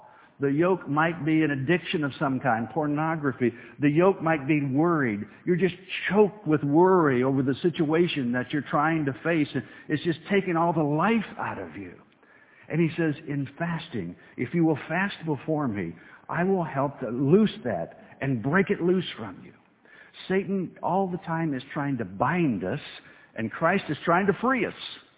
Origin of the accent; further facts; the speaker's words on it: United States; Americans are notoriously undisciplined people, and I'm an American, so I can say that about us.